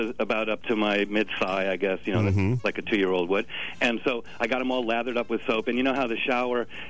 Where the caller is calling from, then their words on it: San Francisco, California, United States; also born or lived in Whittier, United States; so I was living in Whittier at the time. I'm calling from San Francisco now